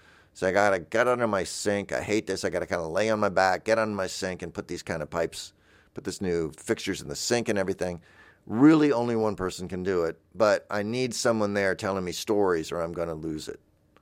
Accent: the South, United States; You know, I'm from the South, but she was not.

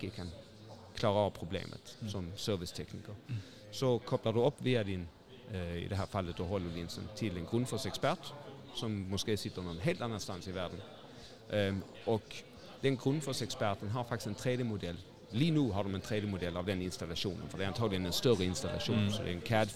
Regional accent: Sweden; now in Copenhagen, Denmark; Jeg er svensker og København M.

